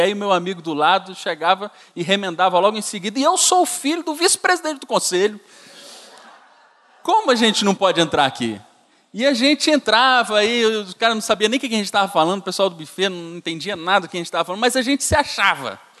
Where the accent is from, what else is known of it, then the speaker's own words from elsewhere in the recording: Recife, Pernambuco, Brazil; Eu lembro, quando eu era pequeno, meu pai era pastor lá em Recife, nasci em Recife